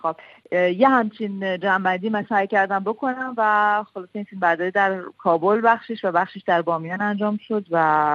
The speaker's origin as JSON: {"language": "Persian", "country": "Iran", "said": "برای من به عنوان یه ایرانی که خب باز فرهنگم نزدیکتر به اونها هست"}